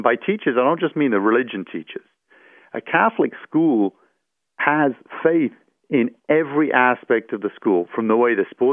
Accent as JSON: {"language": "English", "region": "England", "country": "United Kingdom", "lives_now": "United States", "said": "I'm from England, by the way, where it's different, but now a citizen of the United States."}